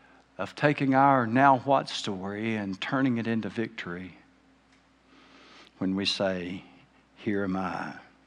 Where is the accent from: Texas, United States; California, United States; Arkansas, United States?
Arkansas, United States; But being a boy growing up in South Arkansas, if I found a snake in my yard, I was inclined to pick it up.